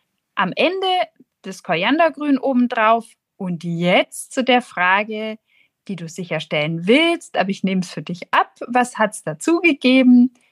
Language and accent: German; Nuremberg, Bavaria, Germany; Und wenn man als Nürnbergerin Mut beweist, dann fährt man nach Fürth.